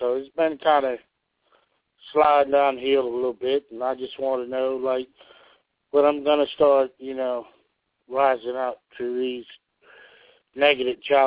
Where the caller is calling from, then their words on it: Georgia, United States; Georgia, actually from Georgia.